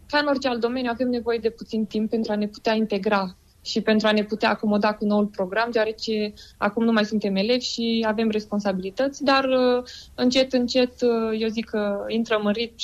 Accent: Suceava, Suceava County, Romania; Sunt din Suceava, unitatea cea mai apropiată este în Botoșani

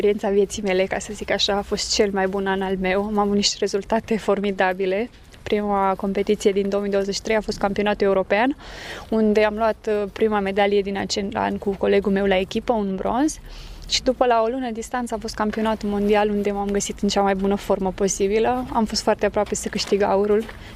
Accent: Mângura, Romania; Locul meu natal este într-o zonă montană, mai exact la Mângura.

